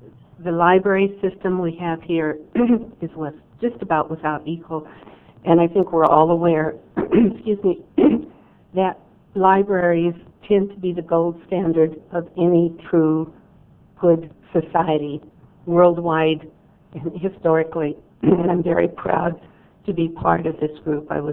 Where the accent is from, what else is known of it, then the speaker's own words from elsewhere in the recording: Patterson, United States; Good morning, gentlemen. … from Patterson, and I think I am really thrilled to be talking to the choir.